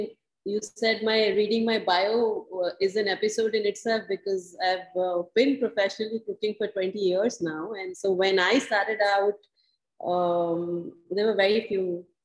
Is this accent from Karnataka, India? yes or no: no; Jorhat, Assam, India; In Assam. It's 5 hours further Northeast from Guwahati, and lots of tea estates there. And but I grew up in a very Punjabi neighborhood.